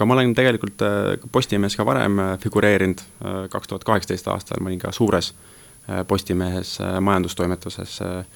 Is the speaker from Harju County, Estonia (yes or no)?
no; Tartu, Tartu County, Estonia; Tervist, mina olen tegelikult tartlane.